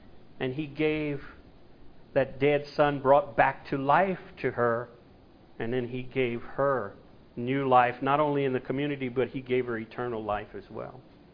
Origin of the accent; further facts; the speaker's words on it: the South, United States; I'm from the South. We don't play with dead things, so.